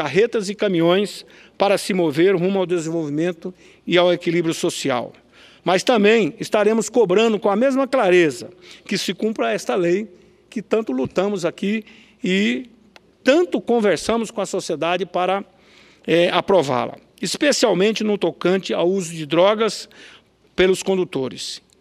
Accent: Rondonópolis, Mato Grosso, Brazil; lá da minha cidade, Rondonópolis

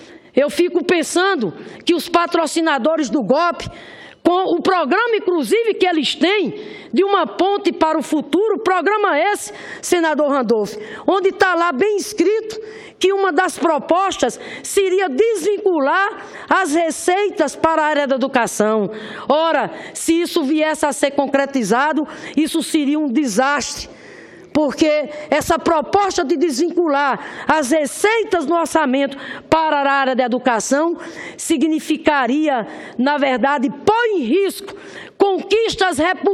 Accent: Rio Grande do Norte, Brazil; permitiu que o meu Rio Grande do Norte tivesse hoje a rede de escolas técnicas que tem lá no meu estado, reacendendo a esperança da juventude do meu estado, do Nordeste do Brasil.

